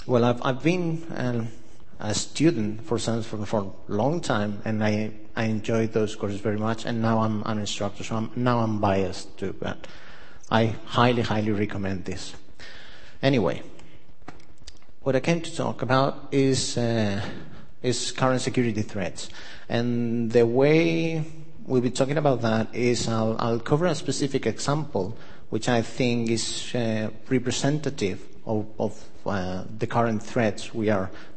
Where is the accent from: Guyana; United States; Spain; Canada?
Spain; if you pronounce it in Spanish. I come from Spain.